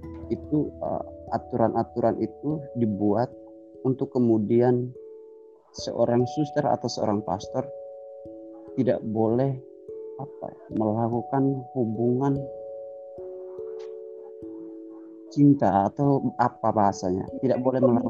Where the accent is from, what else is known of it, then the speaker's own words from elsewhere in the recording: Atambua, East Nusa Tenggara, Indonesia; saya berasal dari Atambua.